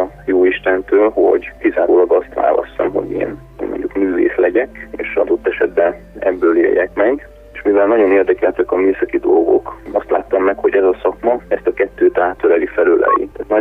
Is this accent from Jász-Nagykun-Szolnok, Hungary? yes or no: no; Nagyvarsány, Szabolcs-Szatmár-Bereg, Hungary; gyülekezetben nőttem föl, a baptista gyülekezet pedig teljesen összefonódik a zenével. Nekem megadatott az, hogy egy olyan gyülekezetben nőttem föl Nagyvarsányba